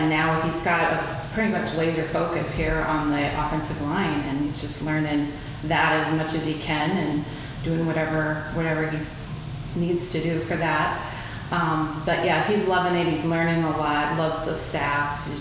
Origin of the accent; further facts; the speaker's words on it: New Hartford, Iowa, United States; I grew up in New Hartford, Iowa, which is 10 miles from my house to the Uni Dome is 10 minutes.